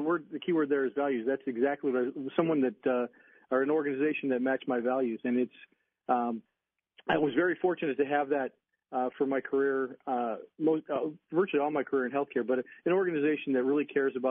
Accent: Indiana, United States; I grew up and still live in Northwest Indiana, although I've spent we're really a suburb of Chicago

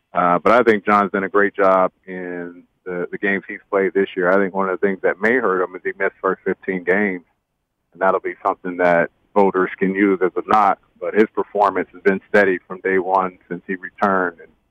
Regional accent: California, United States; I'm from California, and anyone that follows me on Instagram knows I love round table pizza.

